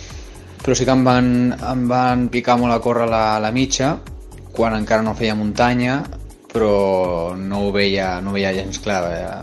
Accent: Montcada i Reixac, Catalonia, Spain; now in Mataró, Spain; tinc 35 anys i sóc de Mataró. Tot i que sóc natural de Montcada i Reixac, ara mateix estic vivint feliçment casat i vivint aquí a Mataró, ja porto uns anyets, però bueno, em considero un montcadenc, sóc del Vallès.

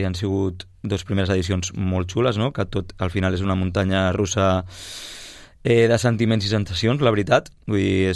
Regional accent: Sabadell, Catalonia, Spain; jo em considero una persona com molt de Sabadell

